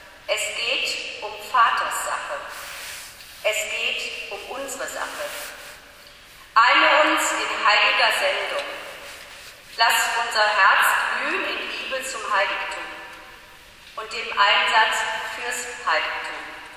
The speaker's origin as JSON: {"language": "German", "town": "Cologne", "region": "North Rhine-Westphalia", "country": "Germany", "said": "Wir als Kölner hatten das Diözesanideal"}